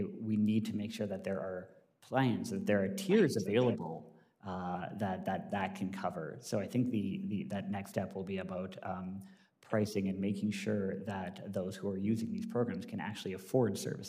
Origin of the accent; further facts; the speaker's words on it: Virginia, United States; one of the things I'm thinking about is in my home state of Virginia.